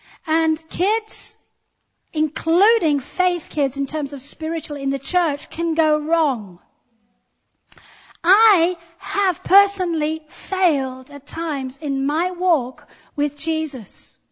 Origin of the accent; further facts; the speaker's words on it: England, United Kingdom; Now we don't, as English people, like to use that terminology